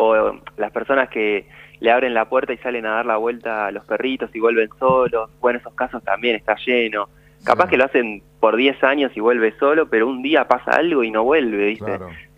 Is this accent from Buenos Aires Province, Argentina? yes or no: yes; La Plata, Buenos Aires Province, Argentina; con los incendios decidimos accionar, ya que, bueno, yo soy de La Plata